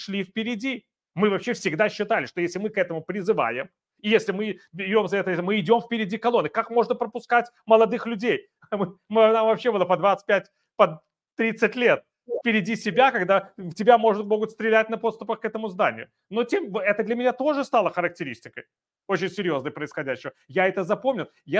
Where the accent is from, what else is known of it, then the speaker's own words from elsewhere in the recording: Kyiv, Ukraine; в Киеве, это мой родной город